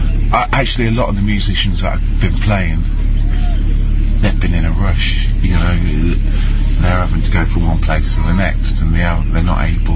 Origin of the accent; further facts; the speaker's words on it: Coventry, West Midlands, United Kingdom; Well, me personally, when I grew up in Coventry, I found, through the football and whatever, I felt like a family connection with friends.